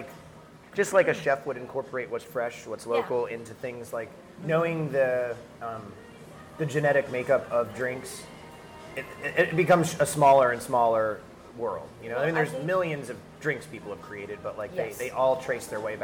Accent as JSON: {"language": "English", "town": "Palm Beach", "region": "Florida", "country": "United States", "said": "There was a couple venues in South Florida. Like, I was actually from Palm Beach."}